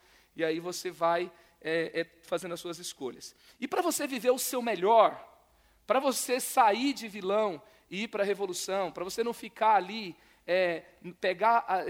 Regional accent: Goiás, Brazil; now in São Paulo, Brazil; eu sou goiano, torcedor do Goiás e do São Paulo, em São Paulo

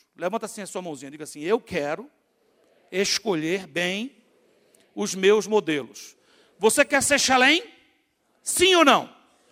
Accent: Natal, Rio Grande do Norte, Brazil; born there; Eu nasci em Natal, Rio Grande do Norte, morei em Natal por 30 e tantos anos, viajei em muitos lugares, mas eu continuo sendo o quê? Nordestino. Então, quando eu falo, eu carrego comigo um sotaque o quê? Nordestino.

